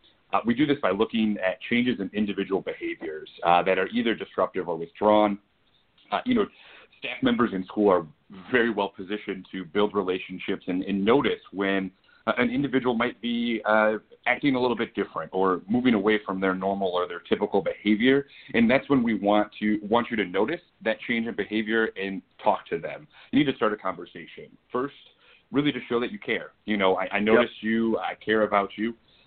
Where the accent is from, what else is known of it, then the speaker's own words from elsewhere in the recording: Wisconsin, United States; Not anymore. Born and raised in Wisconsin, and I do find my way back there at least once a year.